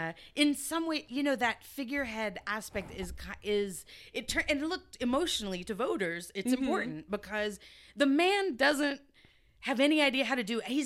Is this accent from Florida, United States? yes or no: no; Texas, United States; Well, I'm from Texas